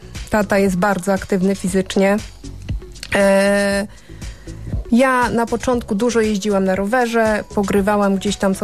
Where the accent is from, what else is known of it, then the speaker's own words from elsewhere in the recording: Choszczno, West Pomeranian Voivodeship, Poland; Nie wiem, jestem z Choszczna, mamy też świetne warunki biegowe, jezioro w centrum miasta praktycznie